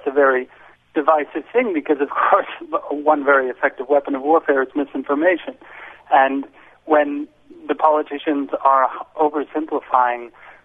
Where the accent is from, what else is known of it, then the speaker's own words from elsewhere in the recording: United States; moved away as an adult; now in Germany; I come from the United States. I've lived in Germany for some time.